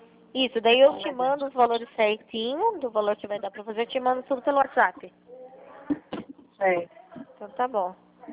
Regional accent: São Paulo, Brazil; eu sou daqui de São Paulo.

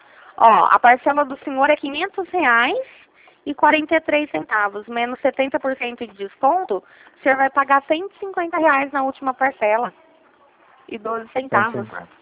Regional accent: Ribeirão Preto, São Paulo, Brazil; Eu sou de Ribeirão Preto.

